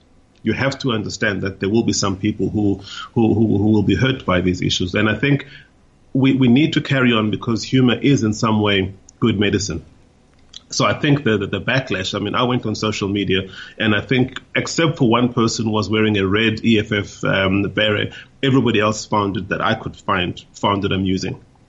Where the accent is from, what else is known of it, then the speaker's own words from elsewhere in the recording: South Africa; this is our identity, we're South African. Underneath that, I may express my identity as being Xhosa, as being a Christian, but the overriding one is my nationality.